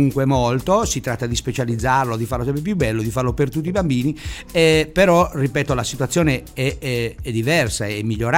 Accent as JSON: {"language": "Italian", "town": "Quartucciu", "region": "Sardinia", "country": "Italy", "tie": "born there", "said": "io sono nato a Quartuccio, anche se devo ricordarmi che sono nato a Cagliari, perché Quartuccio era Cagliari"}